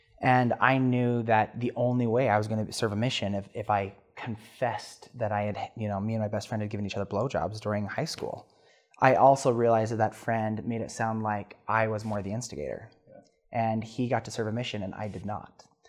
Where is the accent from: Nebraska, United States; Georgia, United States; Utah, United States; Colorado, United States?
Utah, United States; Spanish Fork; But I grew up in Spanish Fork, had a great family, grew up in a very religious Mormon upbringing.